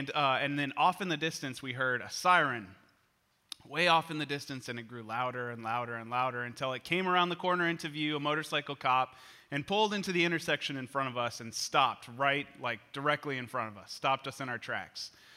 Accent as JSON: {"language": "English", "town": "Kansas City", "region": "Kansas", "country": "United States", "tie": "born or raised there", "said": "I grew up in Kansas City, like in KCK, but for some reason, when I was little, my optometrist, like that my family used, was downtown Kansas City, like kind of near the downtown airport."}